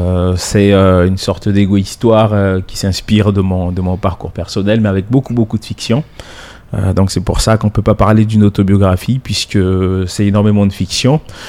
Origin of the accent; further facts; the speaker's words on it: Saint-Laurent-du-Maroni, French Guiana; Je suis originaire de Saint-Laurent-du-Maroni, mais ma famille vient du Maroni. J'aime bien dire que je suis un pur produit du Maroni, puisque la famille vient de Maripasoula, Papa Ichton et Apatou. Mais on s'est installé à Saint-Laurent depuis les années 70.